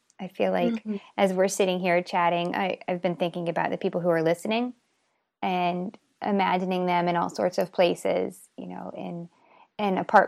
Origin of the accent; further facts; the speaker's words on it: United States; but I am American and have always been American, so that's my frame of reference.